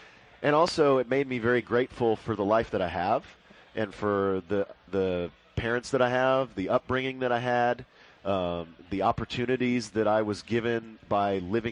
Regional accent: Texas, United States; you would think I'm the one from Texas, so I should be the one who's into hunting and fishing and listening to country music

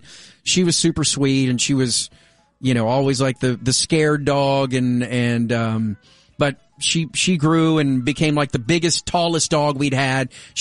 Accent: Arlington, Texas, United States; a couple of my buddies from Lake Highlands were there. And one of my friends that I grew up with in Arlington was there.

